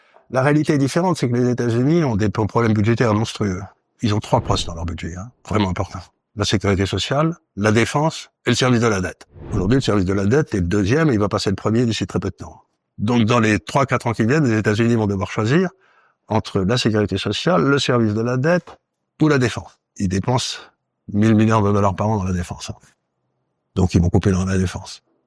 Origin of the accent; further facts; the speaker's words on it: France; Ni avec les Italiens, ni, c'est pas que c'est mieux, je suis français